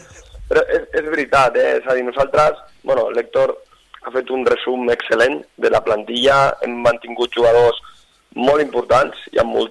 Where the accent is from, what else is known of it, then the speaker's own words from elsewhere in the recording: Santa Coloma de Gramenet, Catalonia, Spain; des de 5-6 anys a futbol sala, aquí a Santa Coloma de Gramenet, soc nascut aquí a Santa Coloma de Gramenet.